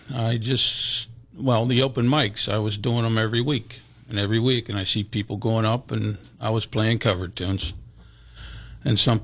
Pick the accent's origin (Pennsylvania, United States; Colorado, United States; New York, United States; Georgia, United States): Pennsylvania, United States; Cheswick; now in Springdale, United States; Well, I'm born and raised in Cheswick, Pennsylvania. Moved all the way to Springdale, about a half a mile away by the Crow. Been there for 36 years.